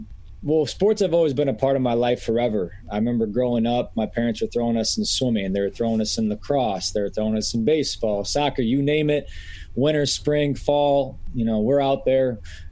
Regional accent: Plymouth, Michigan, United States; Born and raised in Metro Detroit, Michigan, a west side suburb called Plymouth, about 30 minutes west of Detroit.

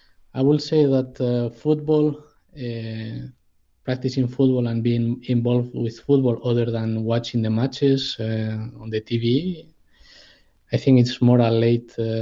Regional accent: Madrid, Community of Madrid, Spain; I was born and raised in Spain, in Madrid, in a Catholic family.

